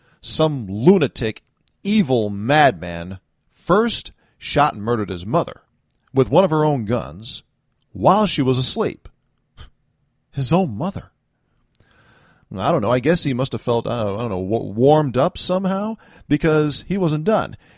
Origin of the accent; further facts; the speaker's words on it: United States; Happy holidays, everyone, and since I'm American, I'll say more specifically, Happy Newton's Birthday